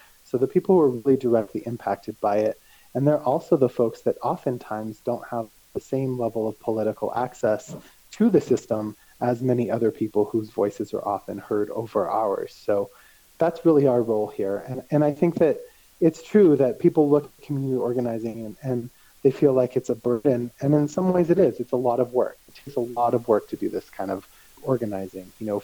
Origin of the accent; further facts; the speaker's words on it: Santa Fe, New Mexico, United States; Well, I was born and raised here in Santa Fe.